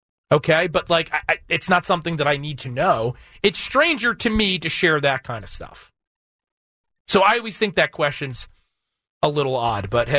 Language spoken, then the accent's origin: English; New Jersey, United States; I'm from New Jersey, so occasionally I use some language that if it was on air could get us fined by the FCC.